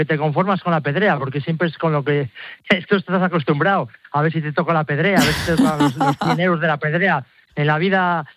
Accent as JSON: {"language": "Spanish", "town": "Audanzas del Valle", "region": "Castile and León", "country": "Spain", "said": "soy de Audanzas del Valle, un pueblo que está entre la frontera de León y Zamora."}